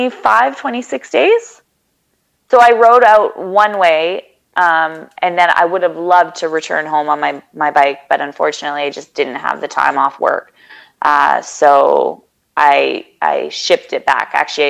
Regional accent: Victoria, British Columbia, Canada; I'm from Victoria, I ride a motorcycle, this is what I'm trying

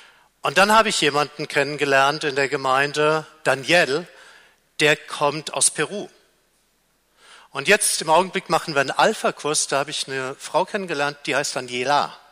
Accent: Frankfurt, Hesse, Germany; also born or lived in Berlin; waren meine Frau und ich in Berlin Pastoren für etwa 20 Jahre. Ich komme aber ursprünglich aus Frankfurt und da war es eigentlich ganz schön, dass wir dann auch in meine Heimatstadt zurückkehren konnten.

